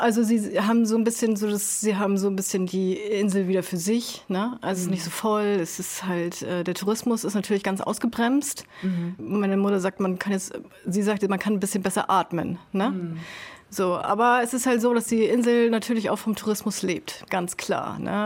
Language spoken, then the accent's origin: German; Sylt, Schleswig-Holstein, Germany; Also ich kenne Sylt ja auch wahrscheinlich anders als alle anderen, ne, weil ich da halt geboren und aufgewachsen bin.